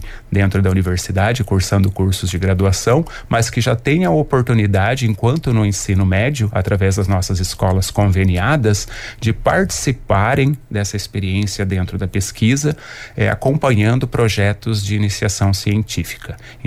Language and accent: Portuguese; Paraná, Brazil; eu sou do oeste do Paraná, sou paranaense, fiz o curso de agronomia também numa universidade estadual aqui do Paraná, que é a Unioeste.